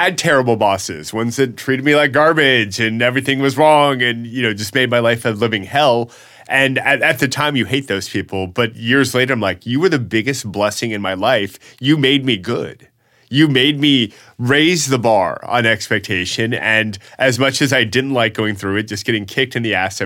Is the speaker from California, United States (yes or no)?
no; Atlanta, Georgia, United States; So I got into the business because I'm from Atlanta, Georgia, and my family in Atlanta did real estate.